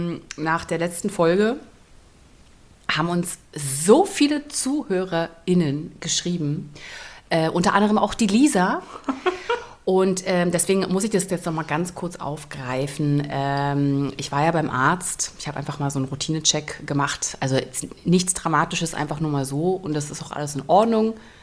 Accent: Germany; Naja, ich komme ja aus der DDR.

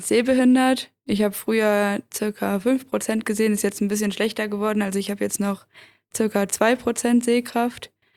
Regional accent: Göttingen, Lower Saxony, Germany; Ich komme ja eigentlich aus Göttingen, Niedersachsen.

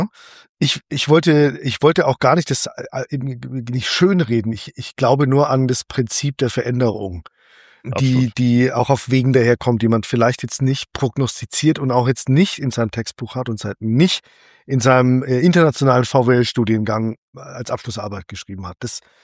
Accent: Fürth, Bavaria, Germany; aus meiner Heimatstadt Fürth

